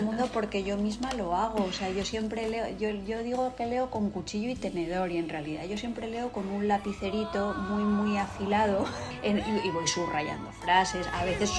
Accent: Madrid, Community of Madrid, Spain; born there; mis padres luego se fueron a vivir a un pequeño piso en el barrio de Vallecas y yo en realidad nací en el Hospital San Camilo.

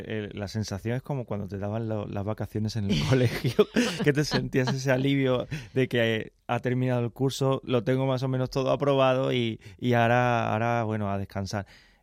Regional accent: Carmona, Andalusia, Spain; yo soy de Carmona y vivía en Carmona, pero mis abuelos eran sevillanos, vivían en Sevilla

